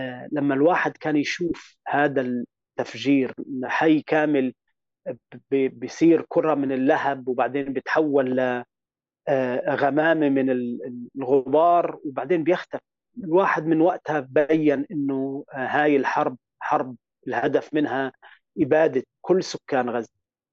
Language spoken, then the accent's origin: Arabic; Kuwait; moved away as an adult; also born or lived in Scotland / Beirut; now in United Kingdom; أنا ولدت بالكويت وقضيت معظم الدراسة المدرسية بالكويت، وبعد التوجيهية انتقلت لبريطانيا، درست طب بسكوتلندا، وبقيت ببريطانيا لحد سنة 2011.